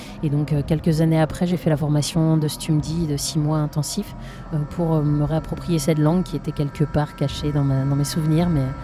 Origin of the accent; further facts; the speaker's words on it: Brittany, France; born there; je suis née dans le Léon et je suis partie faire mes études à Rennes.